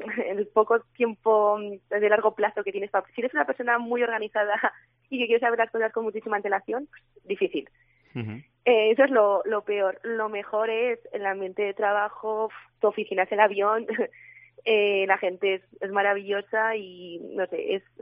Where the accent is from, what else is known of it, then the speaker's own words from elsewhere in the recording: Noáin, Navarre, Spain; Yo soy de Noain.